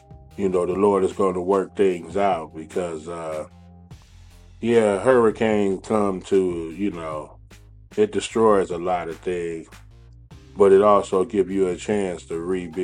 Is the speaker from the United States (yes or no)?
yes; Lynwood, California, United States; I'm from Linwood, so, you know I know Compton. You know, Linwood, Compton, they watch, you know, and Long Beach, you know, all together.